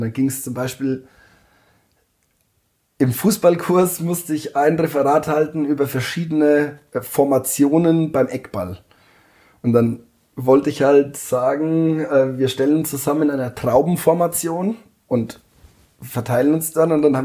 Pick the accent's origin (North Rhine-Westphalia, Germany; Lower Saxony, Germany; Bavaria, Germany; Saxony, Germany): Bavaria, Germany; Ja, Fasching. Bei uns in Wagelshaus ist das das größte Thema.